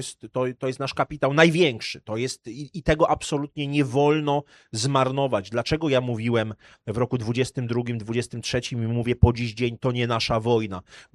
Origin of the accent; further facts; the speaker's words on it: Częstochowa, Silesian Voivodeship, Poland; Ja się nie wywodzę z jakichś salonów i tak dalej, wywodzę się z Częstochowskiego Rakowa, robotniczej dzielnicy